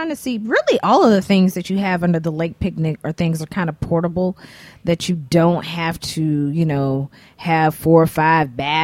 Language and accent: English; Athens, Georgia, United States; I'm born and raised in Athens, Georgia.